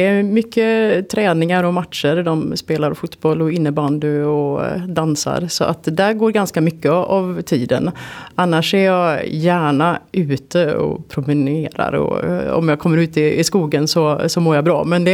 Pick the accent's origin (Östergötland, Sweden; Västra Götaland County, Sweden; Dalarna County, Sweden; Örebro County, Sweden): Västra Götaland County, Sweden; Gothenburg; now in Västerås, Sweden; jag är inflyttad västeråsare, kom hit 2011. Tidigare från början kom jag från Göteborg, har bott ner på västkusten men har tillbringat ganska många år utomlands däremellan också.